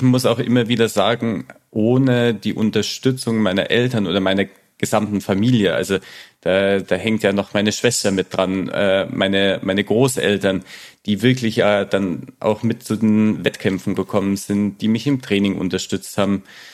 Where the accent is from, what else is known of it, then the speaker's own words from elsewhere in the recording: Wangen, Baden-Württemberg, Germany; Wir hatten damals in meiner Heimat in Wangen einen wirklich sehr großen Radsportverein